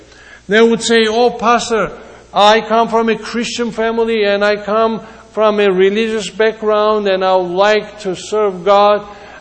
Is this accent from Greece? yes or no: yes; Greece; English is a second language; either Armenians or Greeks, and I come from Greece